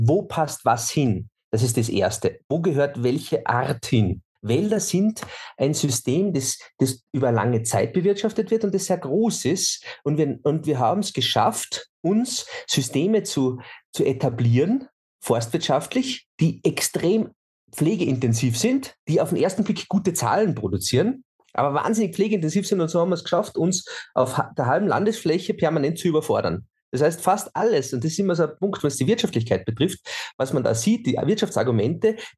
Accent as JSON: {"language": "German", "country": "Austria", "said": "in der pannonischen Tiefebene gepflanzt werden sollte, bei uns in Österreich"}